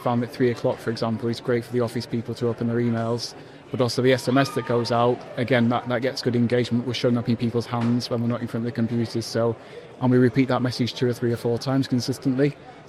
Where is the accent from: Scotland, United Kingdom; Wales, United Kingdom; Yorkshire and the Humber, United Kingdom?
Yorkshire and the Humber, United Kingdom; moved away as an adult; now in Manchester, United Kingdom; I came to Manchester from Yorkshire in 1999 to get a marketing degree.